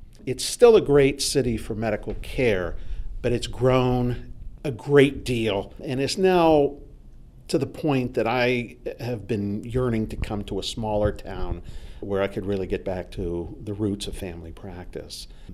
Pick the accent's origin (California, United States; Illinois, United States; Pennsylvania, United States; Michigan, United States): Pennsylvania, United States; Pittsburgh; now in Colorado, United States; I grew up in Pittsburgh.